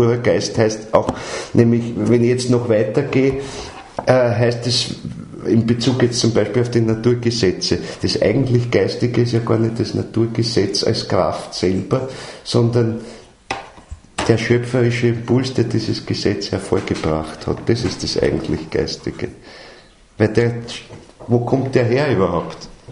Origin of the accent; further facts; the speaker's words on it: Vienna, Austria; ich bin Wiener und nur Wiener, dann hat das mit mich noch nichts zu tun. Ich bin gern Wiener.